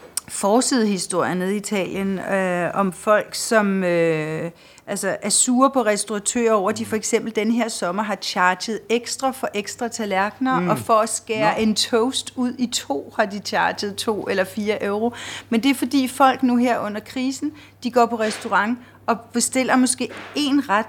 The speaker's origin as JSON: {"language": "Danish", "town": "Virum", "region": "Capital Region of Denmark", "country": "Denmark", "tie": "born or raised there", "said": "i min gamle familie i Virum, hvor jeg voksede op med min mor, far og min søster og jeg."}